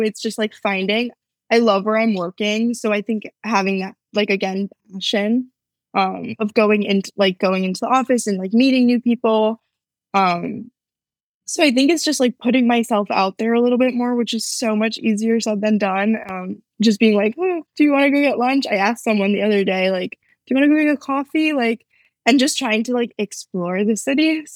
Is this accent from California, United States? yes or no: no; Connecticut, United States; now in New York City, United States; I'm in New York City now. I moved from Connecticut. So not too far of like a shift, not too far of a change